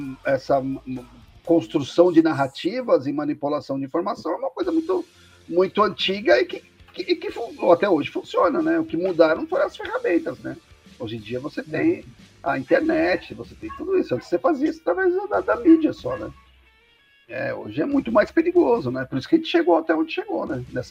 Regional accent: São Paulo, Brazil; eu sou da periferia de São Paulo

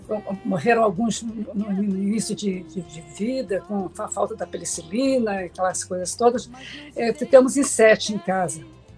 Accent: Lavras, Minas Gerais, Brazil; also born or lived in Governador Valadares; now in Rio de Janeiro, Brazil; Morava em Minas Gerais, sou mineira, de Governador Valadares, me criei em Lavras.

